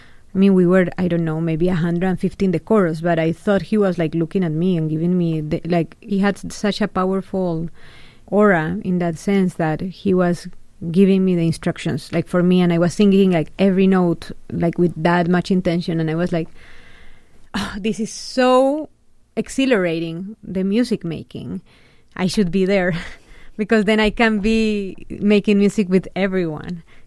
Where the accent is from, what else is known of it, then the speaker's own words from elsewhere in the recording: Colombia; moved away as an adult; now in United States; when I came from Colombia to the States. And I started looking, you know, I graduated in Colombia.